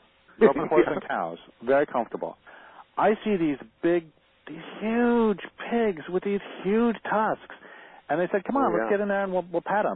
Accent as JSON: {"language": "English", "region": "Colorado", "country": "United States", "tie": "born or raised there", "said": "You know, I grew up in Colorado. I saw coyotes all the time, and I was very comfortable with them."}